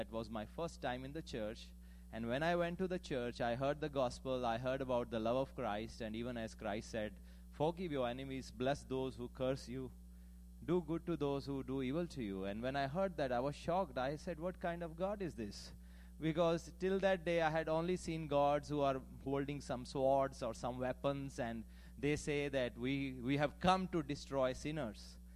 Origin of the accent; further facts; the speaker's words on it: Punjab, India; So I'm from a place called, a state called Punjab. I'm from India, and it's our, I think, fifth visit to U.S.